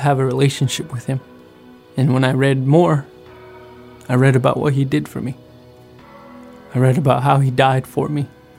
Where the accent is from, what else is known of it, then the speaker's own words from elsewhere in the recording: United States; I grew up on the Navajo Reservation.